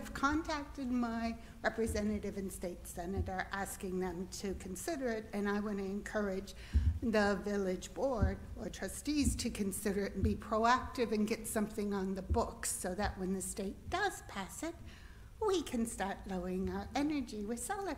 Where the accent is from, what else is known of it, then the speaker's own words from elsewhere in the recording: East Coast, United States; now in Wisconsin, United States; I'm from the East Coast, and many of the states in the East Coast already have laws on the books to permit balcony solar panels